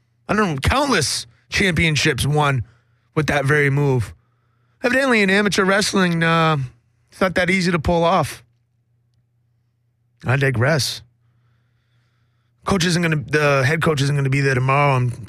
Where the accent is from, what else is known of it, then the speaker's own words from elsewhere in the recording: Massachusetts, United States; Look, yeah, I'm from Massachusetts. My father's a huge Kennedy guy.